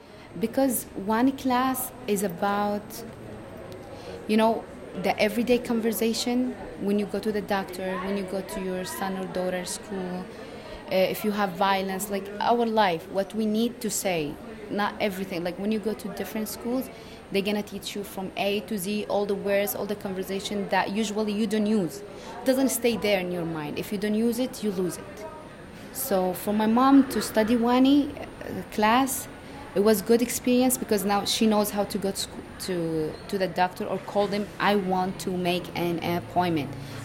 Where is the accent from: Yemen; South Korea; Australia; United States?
Yemen; I am from Yemen.